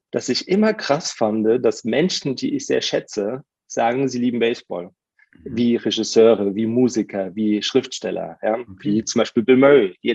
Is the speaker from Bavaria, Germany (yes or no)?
no; Mainz, Rhineland-Palatinate, Germany; Ich bin ja auch Mainzer, genau.